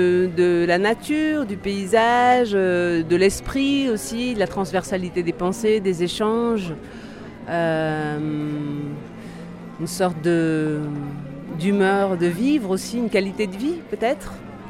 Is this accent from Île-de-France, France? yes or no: yes; Île-de-France, France; On vient du Val-de-Marne.